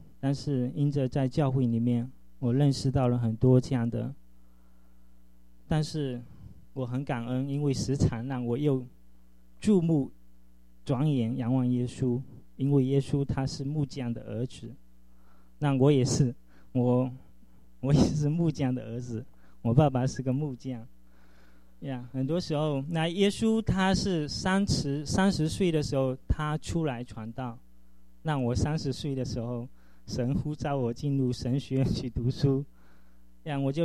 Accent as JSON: {"language": "Chinese", "town": "Fuzhou", "region": "Fujian", "country": "China", "moved": "as an adult", "lives_now": "United States", "said": "那我是来自福州，那出生在一个基督徒的家庭里面。"}